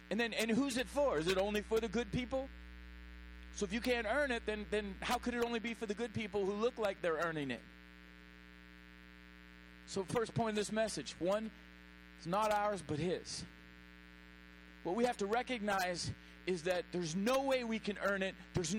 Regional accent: Oceanside, California, United States; I used to think just because I'm from Oceanside, we had something.

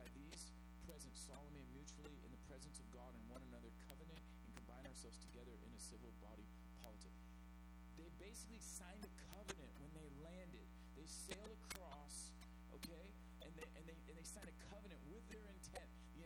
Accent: Oceanside, California, United States; also born or lived in Quantico, Virginia; I was born in Virginia. My father's military, so I was born in Quantico. But I don't remember it. I was actually 2 when we moved to Oceanside, and that's all I remember.

